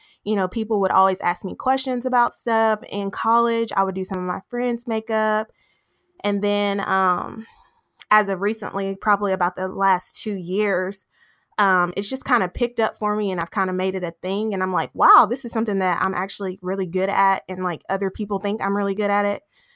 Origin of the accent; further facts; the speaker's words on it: Kentucky, United States; now in Atlanta, United States; I'm from Kentucky. I currently reside in Atlanta. I've been here for about 2 years now.